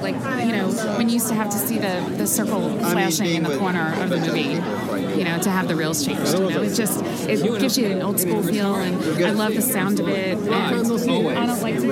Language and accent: English; New Jersey, United States; I'm from New Jersey.